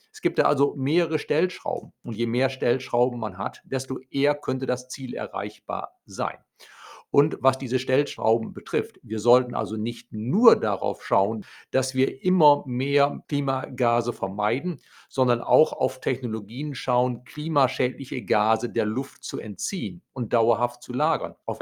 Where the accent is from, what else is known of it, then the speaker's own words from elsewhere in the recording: Lower Saxony, Germany; im Emsland, meiner Heimatregion.